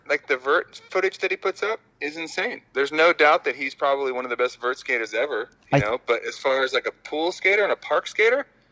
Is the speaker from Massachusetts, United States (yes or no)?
yes; Massachusetts, United States; you know, for us on the East Coast, growing up in Massachusetts